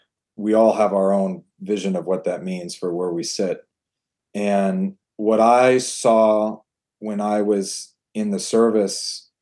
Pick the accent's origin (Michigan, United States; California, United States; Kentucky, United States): California, United States; Los Angeles; to the inner city of Chicago, to Texas, and I'm from Los Angeles.